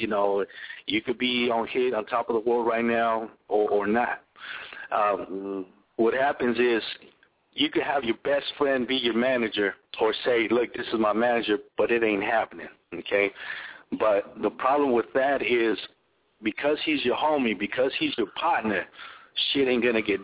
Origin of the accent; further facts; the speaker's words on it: Los Angeles, California, United States; I'm coming from the Northwest, L.A. raised, Northwest based, okay?